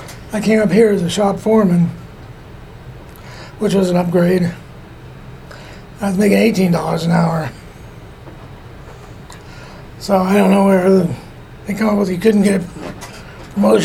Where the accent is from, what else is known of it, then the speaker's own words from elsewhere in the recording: Los Angeles, California, United States; No, I'm from Los Angeles.